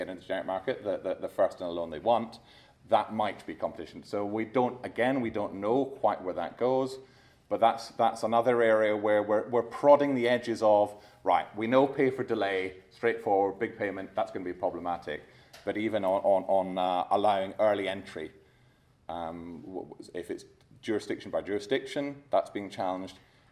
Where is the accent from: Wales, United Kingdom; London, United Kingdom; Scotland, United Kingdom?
Scotland, United Kingdom; As you can probably tell by the fact I'm speaking too quickly, I grew up in Scotland.